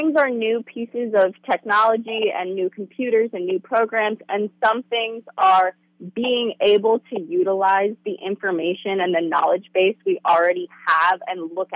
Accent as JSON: {"language": "English", "town": "Hoquiam", "region": "Washington", "country": "United States", "said": "So as you mentioned, I'm from Hoquiam, where Jimmy Anderson was from."}